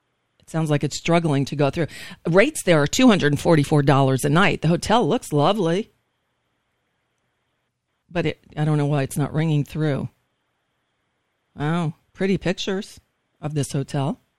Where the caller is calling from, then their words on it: United States; I'm calling from the United States